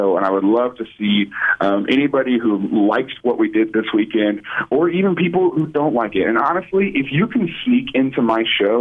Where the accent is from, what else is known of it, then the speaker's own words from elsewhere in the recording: Mount Vernon, Missouri, United States; now in Kansas City, United States; Yeah. I grew up near Springfield. I grew up in Mount Vernon.